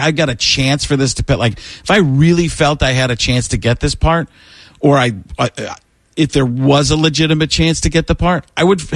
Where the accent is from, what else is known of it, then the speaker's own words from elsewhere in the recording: Waukesha, Wisconsin, United States; Well, I grew up in Wisconsin, Waukesha, Wisconsin, outside of Milwaukee.